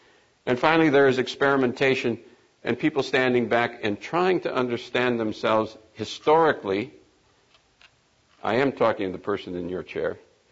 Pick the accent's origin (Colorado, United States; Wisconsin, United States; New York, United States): Wisconsin, United States; Racine; very American, very down home. I'm from Racine, Wisconsin.